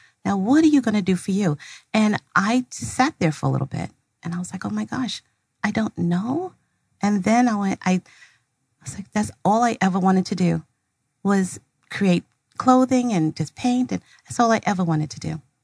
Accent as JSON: {"language": "English", "town": "New York City", "region": "New York", "country": "United States", "said": "I went to the High School of Art and Design in New York. I'm a New Yorker, hello."}